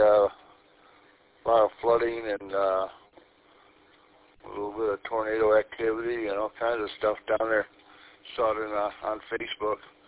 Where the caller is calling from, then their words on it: Lapeer, Michigan, United States; I'm up here in Lapeer, about 3 miles north of Lapeer.